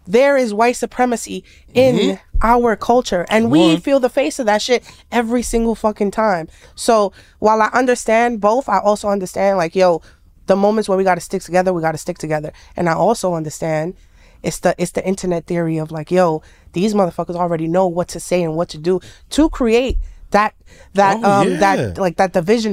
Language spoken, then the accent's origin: English; New York, United States; But in New York, everybody over here is like, everybody se conoce.